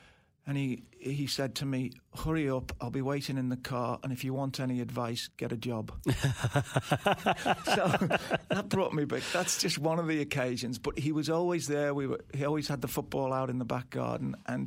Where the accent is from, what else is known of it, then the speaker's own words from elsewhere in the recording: Liverpool, North West England, United Kingdom; now in Melbourne, Australia; I've been in Australia now 44 years, which I love Melbourne. I love this country. But it was so exciting growing up in Liverpool in them times.